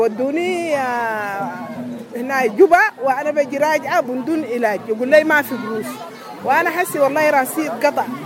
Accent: Khartoum, Sudan; أنا جاي من الخرطوم من كوبر.

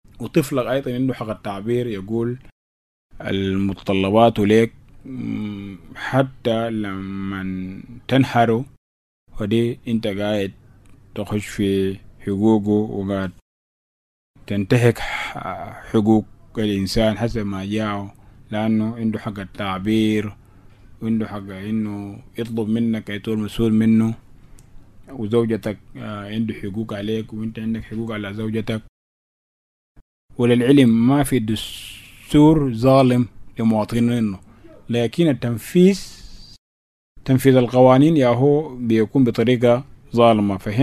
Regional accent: South Sudan; فنحن كجنوب سودانيين

